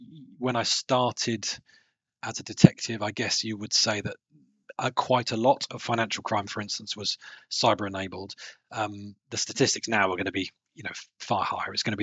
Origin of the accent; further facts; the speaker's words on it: United Kingdom; So I'm here. I'm British, and I'm British seconded official.